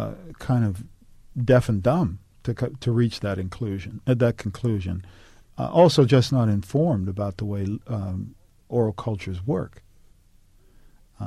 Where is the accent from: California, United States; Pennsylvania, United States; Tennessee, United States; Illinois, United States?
Pennsylvania, United States; Homewood; growing up in Homewood, the barbershop, the women at home, the preacher on Sunday, the preacher on the radio, the music, all of that.